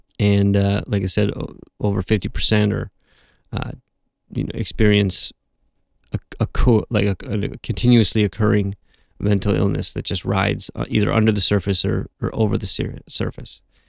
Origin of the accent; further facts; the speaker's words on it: United States; born there; in terms of geopolitically, I was born in the United States.